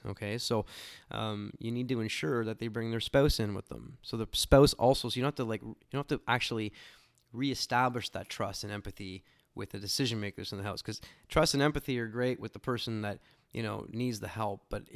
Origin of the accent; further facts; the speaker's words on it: Canada; being a Canadian